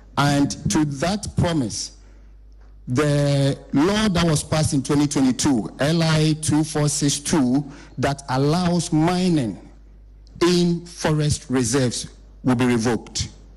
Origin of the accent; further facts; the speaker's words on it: Tema, Greater Accra, Ghana; I grew up in Tema. And growing up in Tema, I could walk from Community 1, Site 19, where I was living